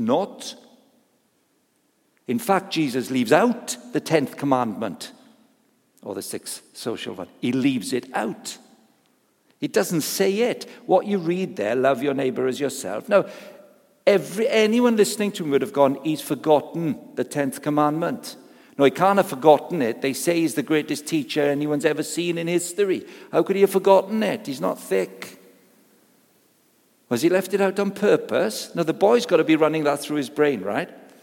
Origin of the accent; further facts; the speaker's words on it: Wales, United Kingdom; I remembered many years ago growing up in South Wales, sort of industrial South Wales.